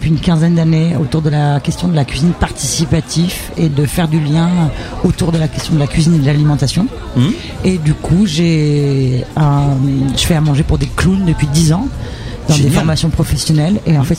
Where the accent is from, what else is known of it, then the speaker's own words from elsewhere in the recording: Barbezières, Nouvelle-Aquitaine, France; Et je suis native de Nord-Charente, un village qu'on appelle Barbezières.